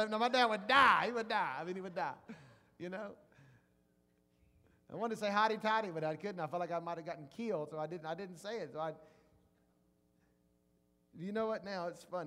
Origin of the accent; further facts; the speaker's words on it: Jackson, Mississippi, United States; moved away; I moved to Louisiana. I grew up in Jackson, Mississippi, an Ole Miss fan.